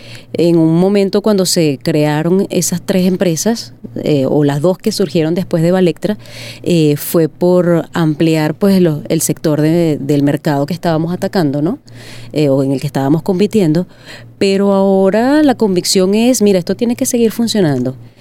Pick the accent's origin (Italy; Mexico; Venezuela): Venezuela; yo creo que como el venezolano no hay. Okay. Somos una cultura, a pesar de venir de una mezcla de muchas culturas, de mucho extranjero